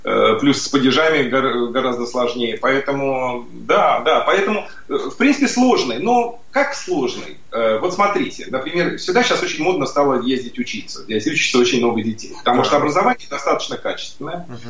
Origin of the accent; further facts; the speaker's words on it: Moscow, Russia; я сам из Москвы, так же, как и вы. Родился, вырос. Для меня, вот, как для русского человека